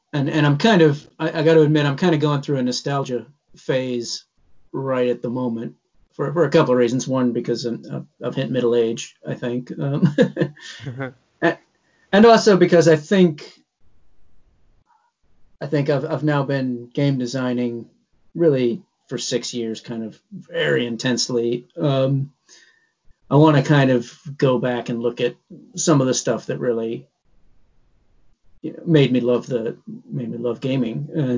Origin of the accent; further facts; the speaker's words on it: North Carolina, United States; now in United Kingdom; So I am American, North Carolinian, who's now living in Britain, right on the English coast.